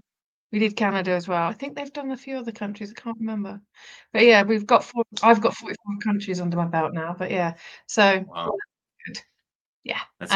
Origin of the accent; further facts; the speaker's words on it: United Kingdom; you know, we're British.